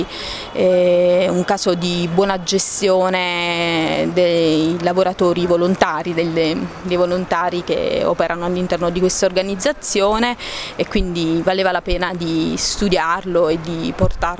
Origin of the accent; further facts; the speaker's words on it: Pescara, Abruzzo, Italy; vengo da Pescara